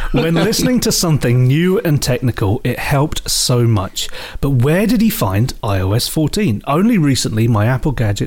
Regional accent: Scotland, United Kingdom; accent: Scottish; I just spent the last couple of weeks watching The Crown on Netflix, so my accent is as far from Scottish as you can imagine.

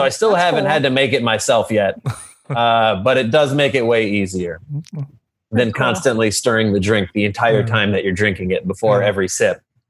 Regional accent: Detroit, Michigan, United States; there was so much music I didn't know because I would just call that like white people music because I grew up in Detroit.

